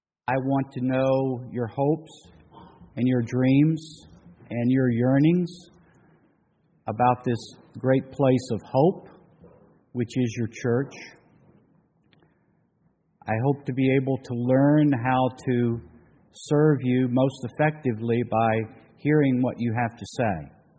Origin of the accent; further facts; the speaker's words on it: Birmingham, Alabama, United States; born there; I was born in Birmingham, Alabama, at a time when the civil rights movement was entering its stride.